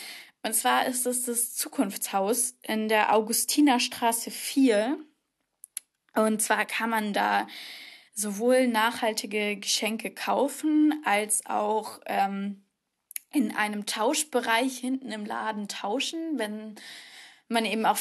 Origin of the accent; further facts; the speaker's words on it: Munich, Bavaria, Germany; now in Würzburg, Germany; als Münchner Kindl